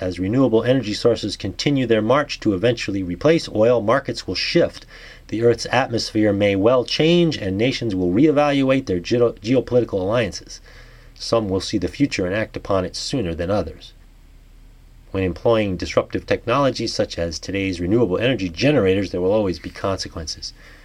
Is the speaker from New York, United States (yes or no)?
yes; New York, United States; accent: New York; There's my New York accent coming through.